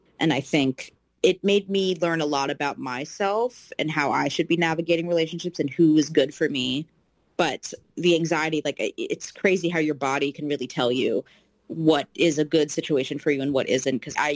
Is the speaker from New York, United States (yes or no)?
yes; New York, United States; moved away as an adult; now in Los Angeles, United States; I'm from New York, or New Jersey, New York. I moved to Los Angeles in 2018. I didn't know anybody, so it was a very vulnerable time of my life.